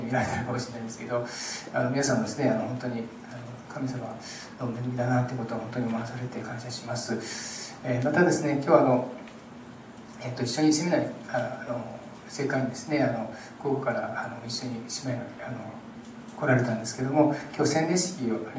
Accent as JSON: {"language": "Japanese", "region": "Fukuoka", "country": "Japan", "said": "福岡から来ました、セラリコスタンドにいております。"}